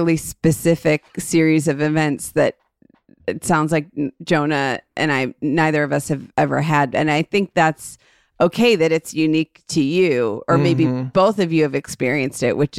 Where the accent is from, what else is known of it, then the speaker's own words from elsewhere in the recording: Ohio, United States; that's so funny that we're all from suburbs of Cleveland.